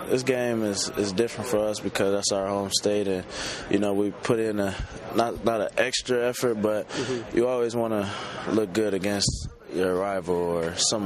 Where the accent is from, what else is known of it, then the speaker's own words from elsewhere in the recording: Ohio, United States; as a kid growing up in Ohio, that's one of your biggest dreams